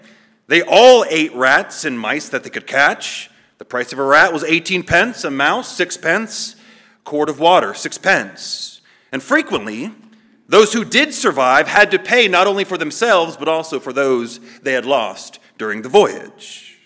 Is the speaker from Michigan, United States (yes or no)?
no; Pennsylvania, United States; born there; and I was born in Pennsylvania.